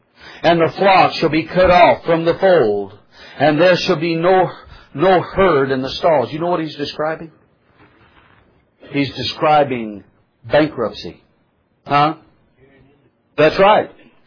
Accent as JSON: {"language": "English", "country": "United States", "said": "That's so against everything that I've been taught and everything that I've experienced as an American."}